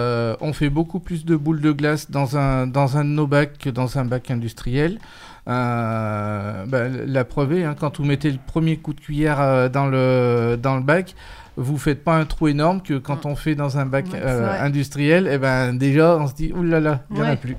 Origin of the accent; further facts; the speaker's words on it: France; on n'est pas américain, on est français et on veut rester dans la plus pure tradition